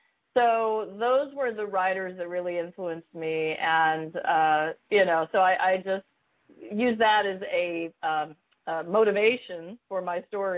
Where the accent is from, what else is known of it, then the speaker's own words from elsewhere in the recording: Laguna Beach, California, United States; Well, I grew up in Laguna Beach, Southern California, and, you know, we have beautiful beaches there and everything.